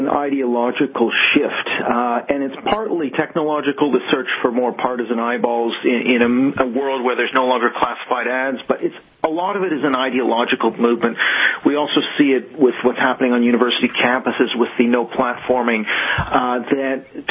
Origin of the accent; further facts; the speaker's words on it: Vancouver, British Columbia, Canada; of course I am from Vancouver, so I am from your side of the pond.